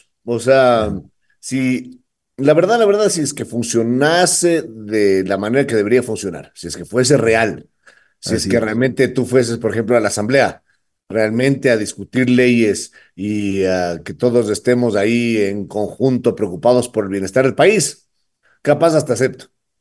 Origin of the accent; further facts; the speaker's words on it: Quito, Pichincha, Ecuador; born there; Bueno, nací en Quito.